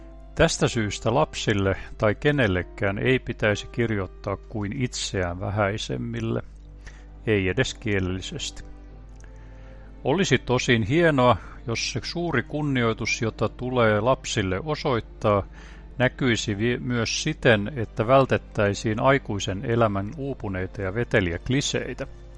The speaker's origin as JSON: {"language": "Finnish", "town": "Ulvila", "region": "Satakunta", "country": "Finland", "said": "Olen Ulvilasta opettaja, kulttuuritoimittaja, kirjalliskriitikko ja tuore tietokirjailija."}